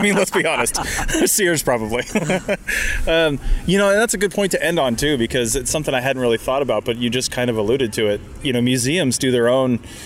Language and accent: English; West Coast, United States; even for me growing up on the West Coast, is always just like a center of politics